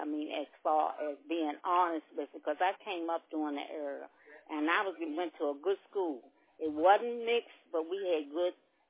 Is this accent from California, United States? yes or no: no; Smithfield, Virginia, United States; we're coming from Richmond into Smithfield, Virginia. And that's where I was raised partially there, and then I was born here